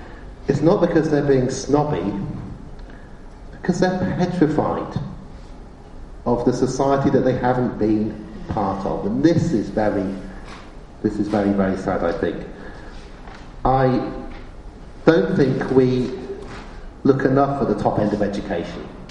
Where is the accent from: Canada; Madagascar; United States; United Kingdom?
United Kingdom; Oxford, South East England; I grew up in Oxford, it was only 3 miles away